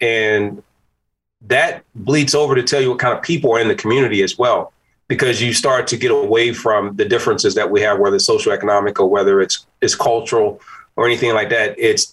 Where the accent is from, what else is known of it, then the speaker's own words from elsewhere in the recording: Danville, Virginia, United States; Yeah, Danville, Virginia.